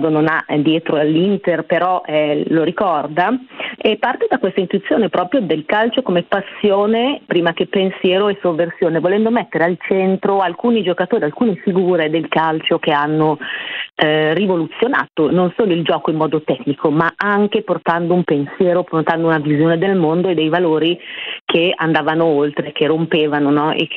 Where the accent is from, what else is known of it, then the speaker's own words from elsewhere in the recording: Argentina; Io ovviamente poi sono di parte e sono argentina